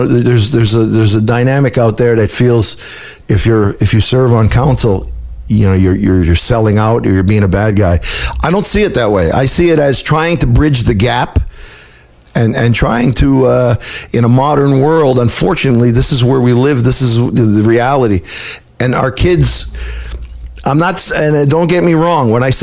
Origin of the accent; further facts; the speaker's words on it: Brooklyn, New York, United States; You know as well as I do, we grew up in Brooklyn.